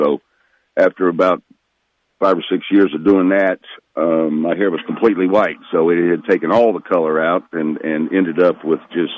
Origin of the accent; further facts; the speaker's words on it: Lawrenceville, United States; I think the population sign outside of Lawrenceville coming in was about 6,100. But still a small area.